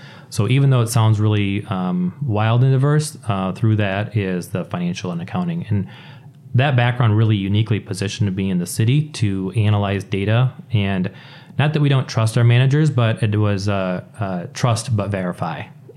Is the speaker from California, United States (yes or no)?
no; Walker, Michigan, United States; Well, I grew up in Walker, which is a small city just west of Grand Rapids, about 25,000 people.